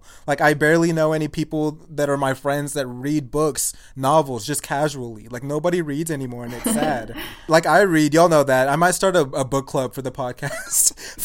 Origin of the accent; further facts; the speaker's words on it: Texas, United States; I don't know if that's because we grew up in Texas.